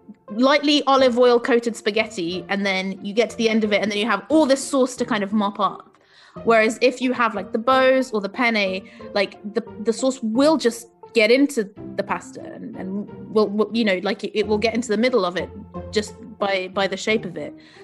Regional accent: Portugal; Like I'm thinking I'm originally from Portugal, port wine, obviously from Portugal.

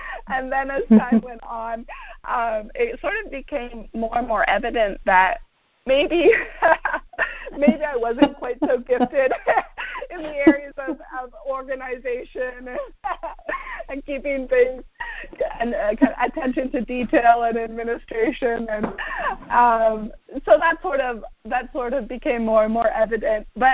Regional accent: Canada; now in United States; Like I'm from Canada. I have a home in Canada.

